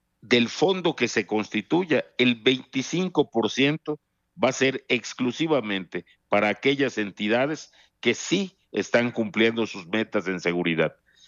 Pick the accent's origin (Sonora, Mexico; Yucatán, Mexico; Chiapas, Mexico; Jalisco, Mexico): Yucatán, Mexico; me siento en particular contento como yucateco de haber obtenido este logro en la negociación